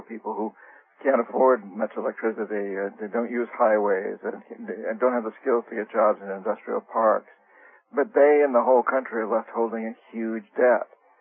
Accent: New Hampshire, United States; I was raised a very conservative New England. I came from New Hampshire, Yankee, Calvinist, Republican.

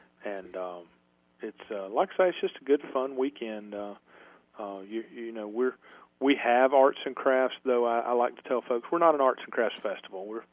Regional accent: Gainesville, United States; born there; I've spent a lot of time, and I was born in Gainesville, so you know.

